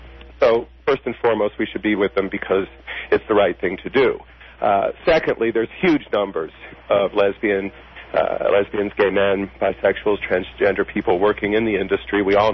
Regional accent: San Francisco, California, United States; You know, I'm from San Francisco. I lived there for 25 years, and I have many friends in Local 2, a hotel and restaurant union there.

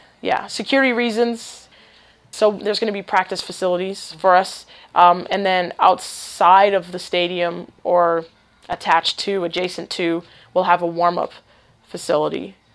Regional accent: Canada; For those who are watching, just know that I'm Canadian

